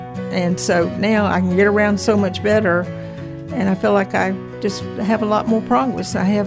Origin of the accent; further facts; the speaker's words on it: Winston-Salem, North Carolina, United States; and I'm from Winston-Salem.